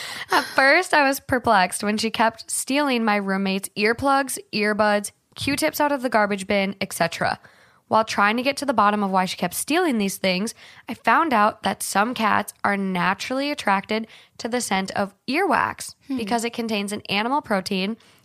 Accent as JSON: {"language": "English", "region": "Minnesota", "country": "United States", "tie": "born or raised there", "said": "But I think it's from growing up in Minnesota and accidentally stepping on them in the summer."}